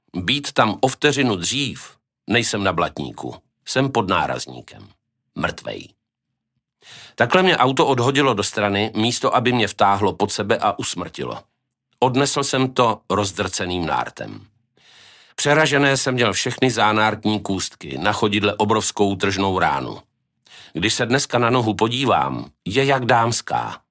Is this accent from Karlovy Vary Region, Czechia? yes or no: yes; Ostrov nad Ohří, Karlovy Vary Region, Czechia; Vyrůstal jsem v Ostrově nad Ohří, kde nebyl zimní stadion a za ledem jsme museli jezdit nejčastěji do Klášterce nebo do Varů.